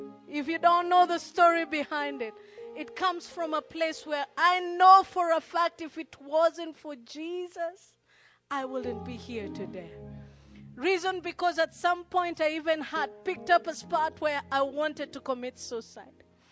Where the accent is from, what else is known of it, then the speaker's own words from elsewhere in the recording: Nairobi, Kenya; As I said, I was born and raised in Nairobi. I'm the last born of 8 siblings.